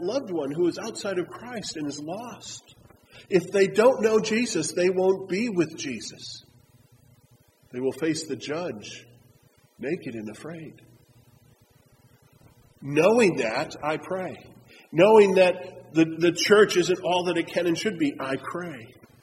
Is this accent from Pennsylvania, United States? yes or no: no; Wisconsin, United States; You know, I grew up in the Midwest. We don't swear a lot, you know. Back in Wisconsin.